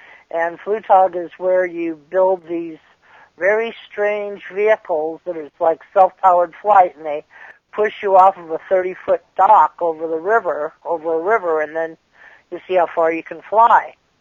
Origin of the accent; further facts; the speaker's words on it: St. Louis, Missouri, United States; Well, I was born in St. Louis. I was a child of the 50s. I grew up in the 50s.